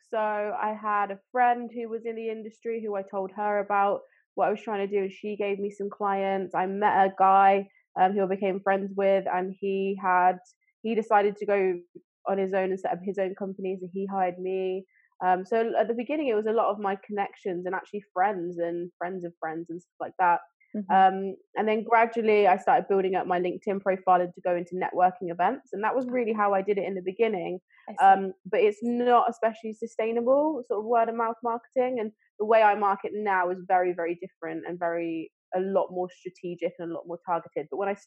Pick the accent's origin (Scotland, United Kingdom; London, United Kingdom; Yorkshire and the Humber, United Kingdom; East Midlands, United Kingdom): East Midlands, United Kingdom; Northampton; So I'm from Northampton and we're back here. We got back here at the end of February.